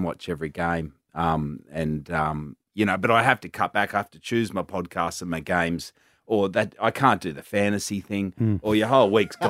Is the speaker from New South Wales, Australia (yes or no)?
yes; Cronulla, New South Wales, Australia; No, I grew up in Cronulla and I was playing when I was four.